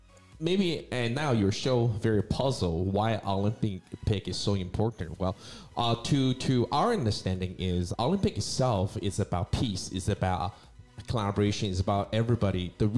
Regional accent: Taiwan; I'm from Taiwan.

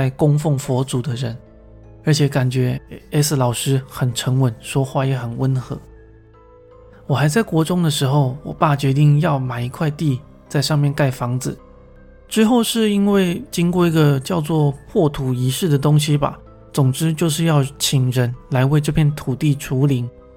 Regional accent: Saitama, Japan; 我的老家在埼玉县

